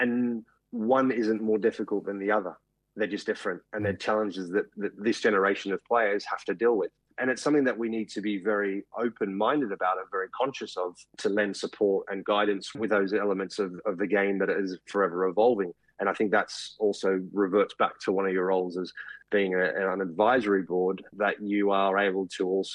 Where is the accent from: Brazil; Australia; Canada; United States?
Australia; growing up in Australia